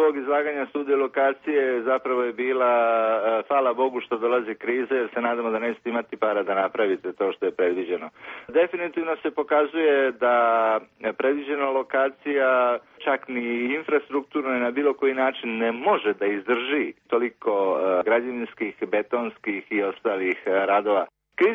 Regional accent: Montenegro; Kod nas u Crnoj Gori zbog hiljadu i nešto razloga

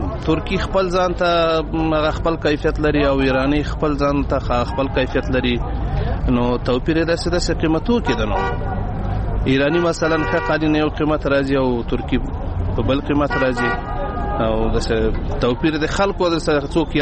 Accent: Logar, Afghanistan; زه د لوګر ولایت اوسیدونکی یم

